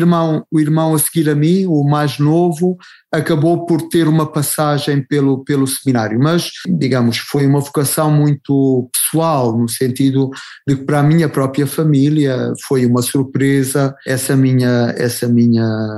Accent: Angola; já vinha germinando desde a minha infância em Angola

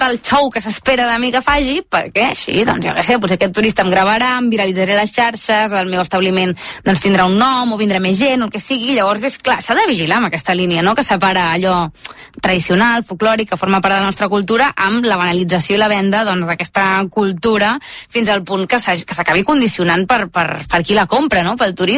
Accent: Blanes, Catalonia, Spain; Llavors jo soc de Blanes, m'agraden molt les meves cales

